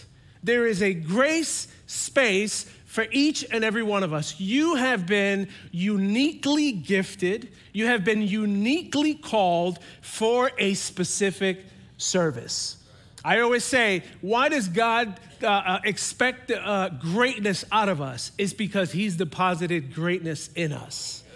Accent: New York City, New York, United States; Some of you know I grew up in New York City. I got involved in gangs, and I got involved in so many different sinful activities.

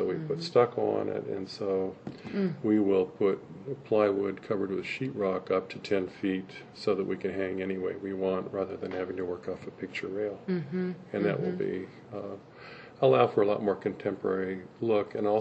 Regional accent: Mercer Island, Washington, United States; Mercer Island. When it was a little different than it is now

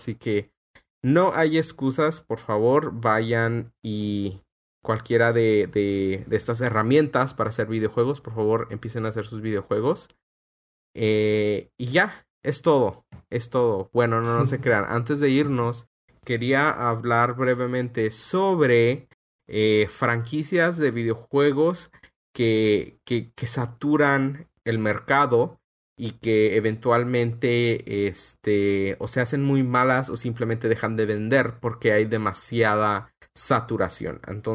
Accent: Mexico; now in United States; cuando yo estaba creciendo en México no había este tipo de establecimientos, pero una vez que estaba en los Estados Unidos

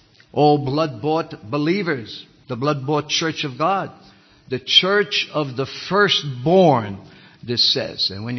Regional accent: New York City, New York, United States; I was born and raised in New York City. I went to church all the time. My mother carried me to church.

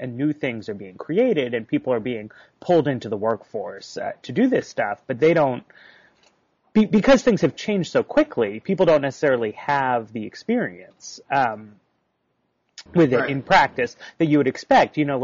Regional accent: United States; it's interesting just as an American basketball fan to visit a country where basketball is actually the most popular sport.

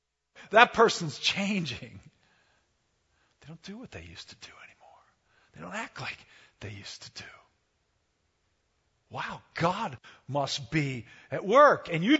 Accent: Gaithersburg, Maryland, United States; Do you remember how you grew up in Bethel Park and I grew up in Gaithersburg, Maryland

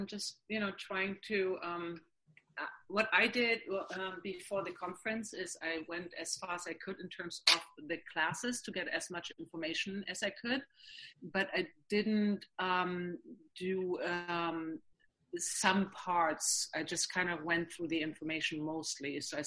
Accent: Germany; now in New York, United States; I live in New York and I'm originally from Germany, but I've been here for many, many years.

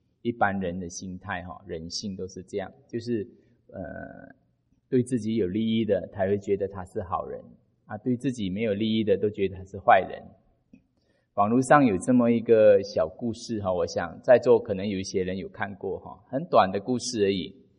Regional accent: Malaysia; 因为我是马来西亚那边哈

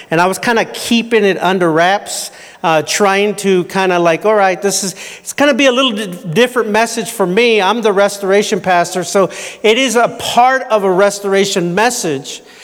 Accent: Paramount, California, United States; I grew up in Paramount, and Paramount is a suburb of kind of L.A., about 15 minutes outside of L.A.

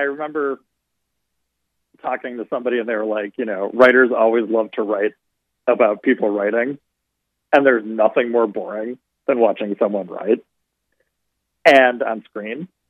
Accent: Illinois, United States; It takes place in California. I grew up outside of Chicago.

